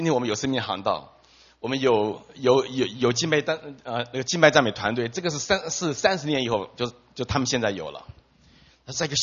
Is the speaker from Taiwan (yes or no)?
yes; Hsinchu, Taiwan; 我特别回到我的老家，算了，我的老家在新竹